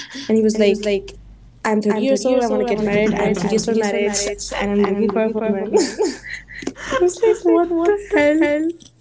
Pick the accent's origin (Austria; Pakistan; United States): Pakistan; I went to Pakistan last month, and I was the one very excited to go to Pakistan in my home country after five years.